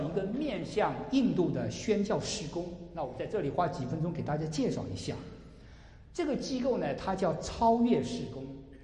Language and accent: Chinese; China; 那我们中国人都说人生最痛苦的三件事莫过于少年丧父、中年丧偶、老年丧子。